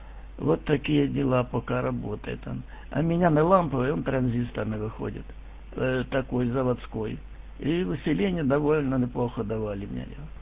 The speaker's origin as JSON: {"language": "Russian", "town": "Belgorod", "region": "Belgorod Oblast", "country": "Russia", "said": "Я вот из Белгорода, возле Белгорода"}